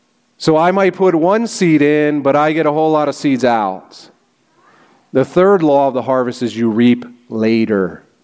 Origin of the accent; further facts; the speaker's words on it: Sharon, Pennsylvania, United States; so I grew up in Sharon, Pennsylvania. My mom's here this morning from Sharon.